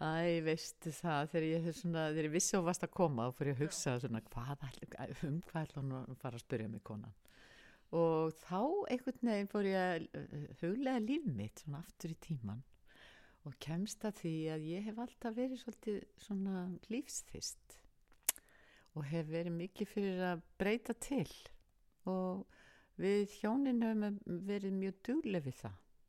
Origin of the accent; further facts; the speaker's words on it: Kópavogur, Capital Region, Iceland; Nei, við erum Kópavogsbúar og við kynntumst upphaflega þegar ég var bara 15 ára sko.